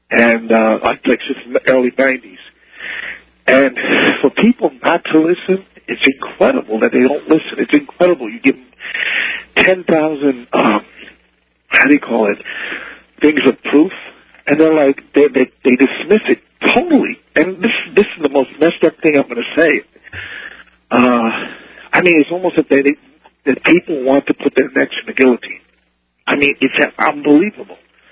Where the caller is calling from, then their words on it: New York City, New York, United States; Oh, I'm calling from New York City.